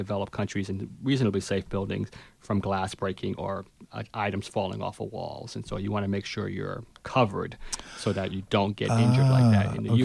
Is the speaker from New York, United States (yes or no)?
yes; New York, United States; I grew up in New York. It was my first big earthquake.